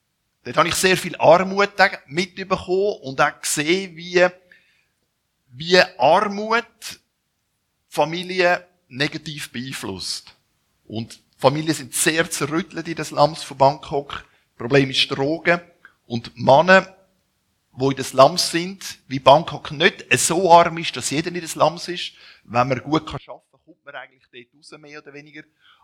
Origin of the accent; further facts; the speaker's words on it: Zürich, Zurich, Switzerland; moved away as an adult; Ich bin in Zürich aufgewachsen mit zwei jüngeren Brüdern